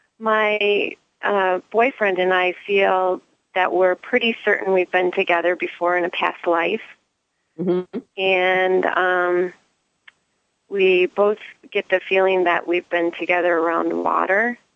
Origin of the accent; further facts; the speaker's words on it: Canandaigua, New York, United States; I'm from Canandaigua, New York.